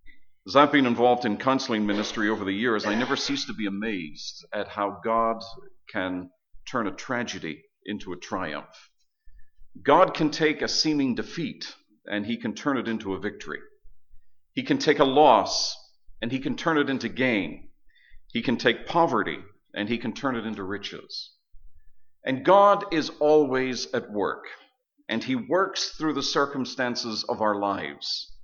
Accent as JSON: {"language": "English", "town": "Belfast", "region": "Northern Ireland", "country": "United Kingdom", "tie": "born or raised there", "said": "I grew up in Belfast, Northern Ireland"}